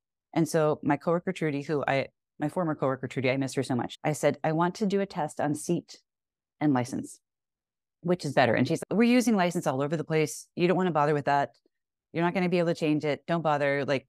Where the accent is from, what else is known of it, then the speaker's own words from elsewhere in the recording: Boston, Massachusetts, United States; I grew up in Boston. We say pancake instead of flapjack.